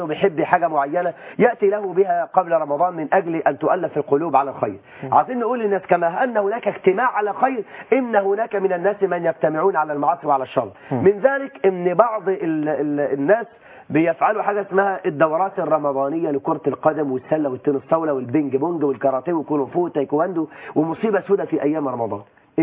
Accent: Mit Swed, Dakahlia, Egypt; وانا طفل صغير وانا في قريتي قريه ميت سويد،

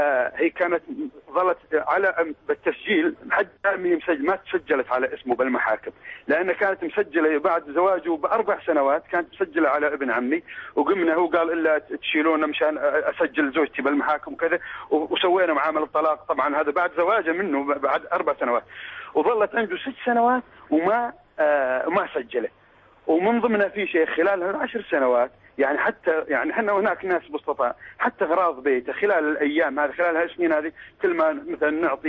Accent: Syria; now in Riyadh, Saudi Arabia; أنا طبعا أكلمك من الرياض, بس أنا سوري من شمري

